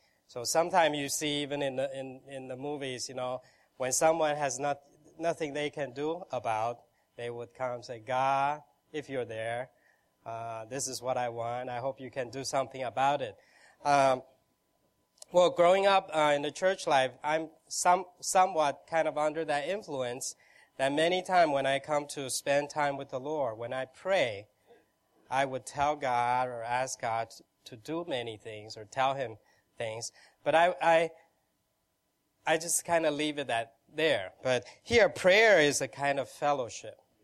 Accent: New York City, New York, United States; I'm from New York City.

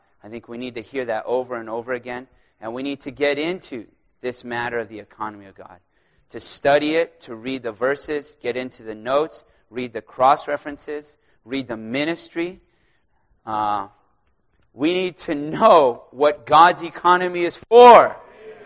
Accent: San Diego, California, United States; I'm from San Diego.

